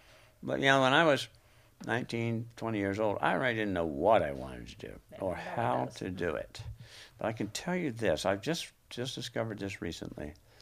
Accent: Delaware, United States; Delaware.

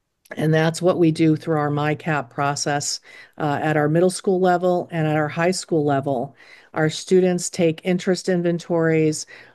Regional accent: Pittsfield, United States; I grew up in Pittsfield. I was a Joey.

